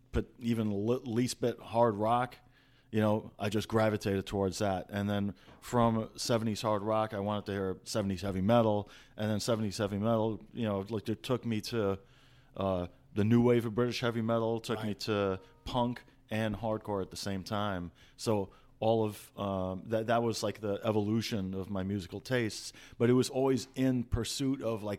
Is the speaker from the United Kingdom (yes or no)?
no; Iran; now in New York, United States